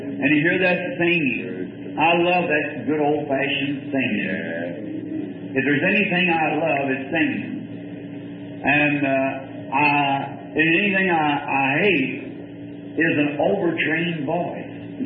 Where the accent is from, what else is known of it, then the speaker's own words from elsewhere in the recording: the South, United States; I'm a Southerner. I'm emotional.